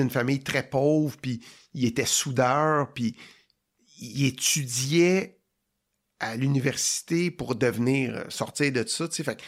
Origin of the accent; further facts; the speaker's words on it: Quebec, Canada; Moi, je suis pas un anglophone, mais je suis un petit Québécois francophone